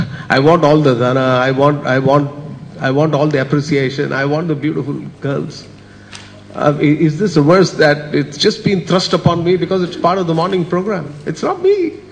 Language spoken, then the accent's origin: English; Dubai, United Arab Emirates; I come from Dubai and something like that could mean serious trouble with the law.